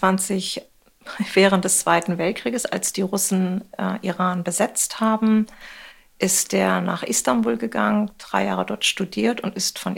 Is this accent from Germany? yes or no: yes; Hamburg, Germany; born there; Ich bin tatsächlich erst in Hamburg geboren.